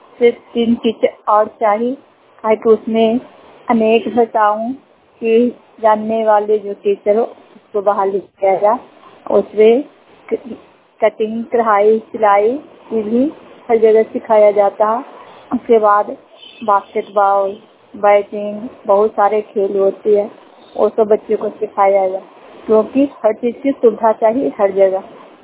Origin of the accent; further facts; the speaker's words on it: Phulera, Bihar, India; फुलेरा पंचायत के रहने वाली हूँ, मेरा रोड प्रखंड से।